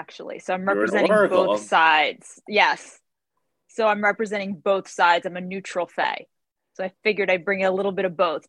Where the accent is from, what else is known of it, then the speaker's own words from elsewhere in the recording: Carmel, New York, United States; I grew up in Carmel, New York, which is like a really like a small little speck of a town about 55 minutes outside of Manhattan North.